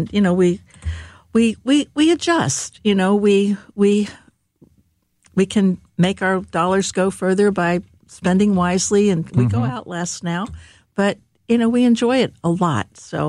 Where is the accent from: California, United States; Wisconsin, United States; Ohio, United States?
Ohio, United States; Cincinnati; now in St. Louis, United States; I grew up in Cincinnati, Ohio, which is very much similar to St. Louis in a lot of ways.